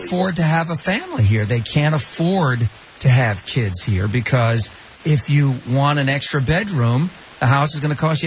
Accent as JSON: {"language": "English", "region": "New York", "country": "United States", "tie": "born or raised there", "said": "because I grew up in New York, right, too."}